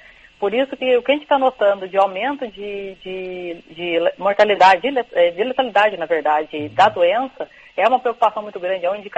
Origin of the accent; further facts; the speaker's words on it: São Paulo, Brazil; eu que sou paulista, né?